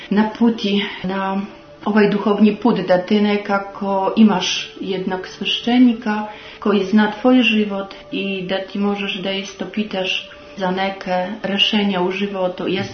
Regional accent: Poland; born there; first language Polish; Serbian is a second language; Ja sam rođena u Poljskoj, znači moji roditelji su pravoslavni, svi poreklo, porodica, to je moj materni jezik poljski

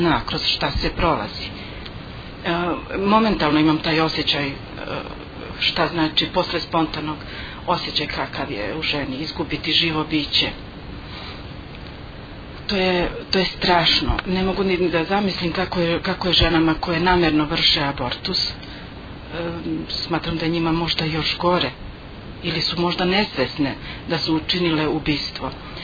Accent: Kosovo; Ja sam rodom sa Kosova i odgajala me stara baka koja je od uvek bila vernik

